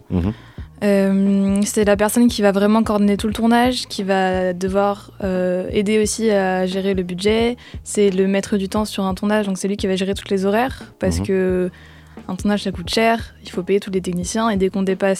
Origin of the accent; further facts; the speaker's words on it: Paris, Île-de-France, France; Enchantée, je viens de Paris. J'ai fait une licence de cinéma à Paris.